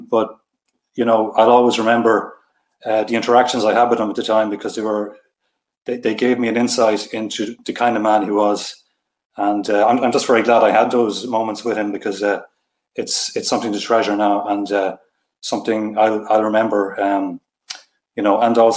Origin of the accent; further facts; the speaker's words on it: Ireland; I'm from Ireland